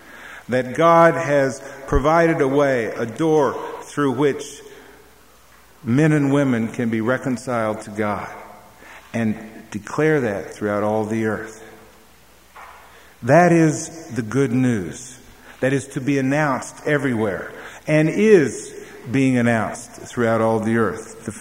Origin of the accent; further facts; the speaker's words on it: Texas, United States; Now, I grew up in the South, in Texas, and people had revivals all the time, the revival meetings.